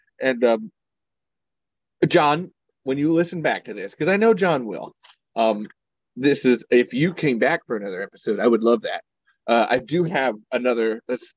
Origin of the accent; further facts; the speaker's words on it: United States; So this is a constant question for me as an American.